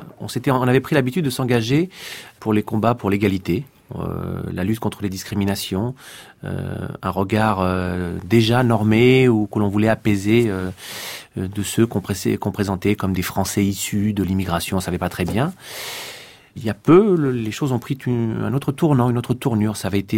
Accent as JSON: {"language": "French", "country": "Algeria", "lives_now": "France", "said": "Moi, je suis originaire d'Algérie"}